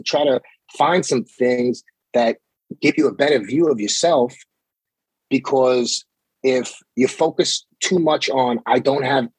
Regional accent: Coney Island, New York, United States; also born or lived in Cleveland; I had to go live with my uncle in Cleveland for a while, which brings us to, you know, basically how's growing up in Coney Island, right?

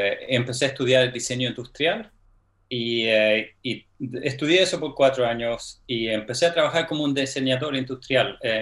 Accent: Sweden; first language Swedish; Spanish is a second language; also born or lived in Spain; Y crecí en Suecia, viví en Suecia, estuve en Suecia, después por un tiempo me mudé a España, estuve en España por unos años.

